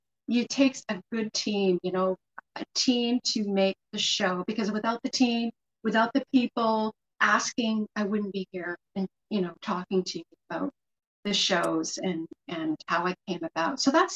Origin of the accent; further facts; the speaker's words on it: Quebec, Canada; now in Vancouver, Canada; I first moved to Vancouver. I'm from Quebec and I moved in 1989.